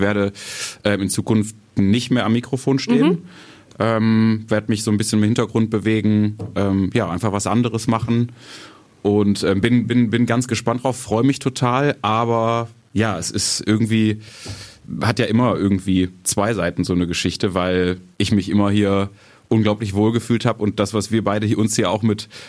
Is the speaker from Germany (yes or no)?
yes; Mülheim an der Ruhr, North Rhine-Westphalia, Germany; also Radio zu machen für meine Heimatstadt, endet damit ja auch